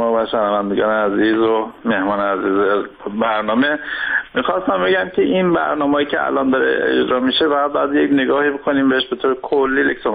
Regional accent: Iran; ما هم که خودمون از ایران هستیم

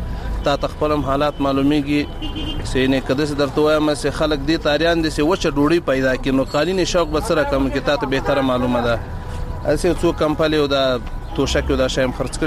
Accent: Logar, Afghanistan; زه د لوګر ولایت اوسیدونکی یم

